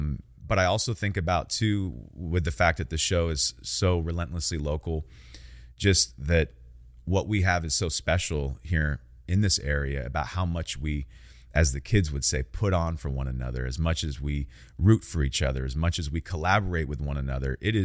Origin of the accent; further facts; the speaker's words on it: Sacramento, California, United States; I'm from Sacramento, California, man, where some of the most brilliant minds, the most creative talents, the greatest business minds, we're here.